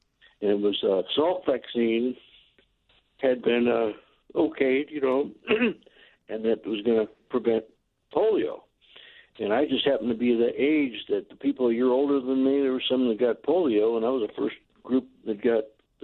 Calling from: Abilene, Kansas, United States; also born or lived in Beloit, United States; I'm calling you from Abilene, Kansas now

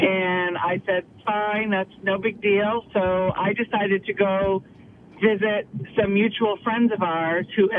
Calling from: Brewer, Maine, United States; I live in Brewer.

